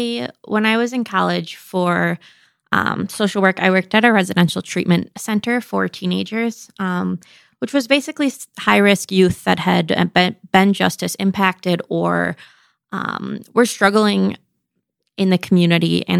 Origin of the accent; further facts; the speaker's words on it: Oshkosh, Wisconsin, United States; I grew up in Oshkosh.